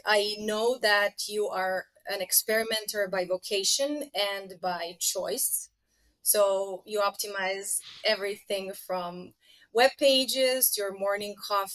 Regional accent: Serbia; I come from Serbia.

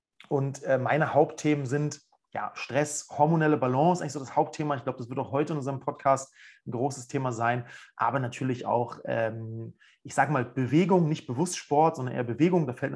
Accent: Schwerin, Mecklenburg-Vorpommern, Germany; moved away as an adult; now in Munich, Germany; Also ich komme aus Schwerin, lebe aber seit 11 Jahren mittlerweile in München und bin, glaube ich, vor knapp 20 Jahre sind es noch nicht, aber irgendwie 17, 18 Jahre aus meiner Heimatstadt weggezogen.

